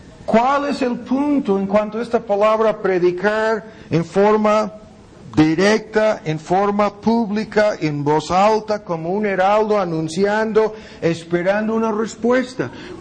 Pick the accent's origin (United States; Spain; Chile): United States; Spanish is a second language; Y no es porque soy gringo, ni tampoco porque estoy predicando en otro idioma, en español en vez de inglés